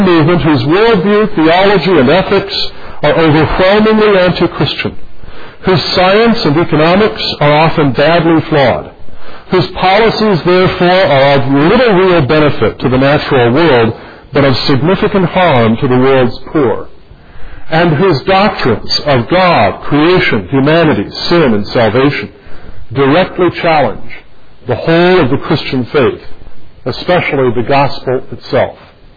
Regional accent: Los Angeles, California, United States; I grew up around Los Angeles in the 1960s and 1970s

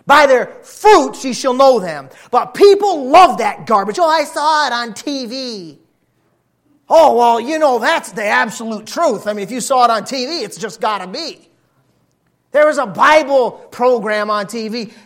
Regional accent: United States; I'm an American Christian. Right here in my air condition, right home in my air condition, sit in my air conditioned house.

